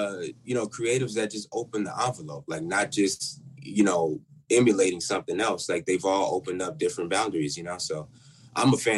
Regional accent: New York, United States; because I'm from Queens. So, you know, I just kind of grew up around all types of music.

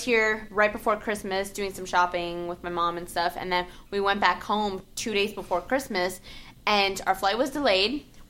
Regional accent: Woodbridge, Ontario, Canada; now in Los Angeles, United States; I grew up in the suburbs. I grew up in Woodbridge, so everyone was the same.

